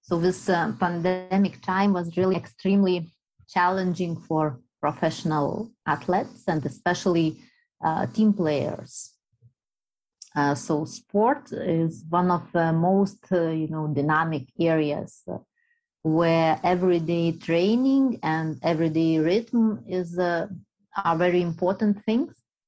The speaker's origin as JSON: {"language": "English", "country": "Lithuania", "said": "I'm artist from Lithuania"}